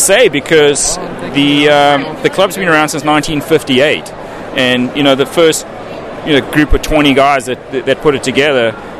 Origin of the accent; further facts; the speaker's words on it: South Africa; I'm originally from South Africa.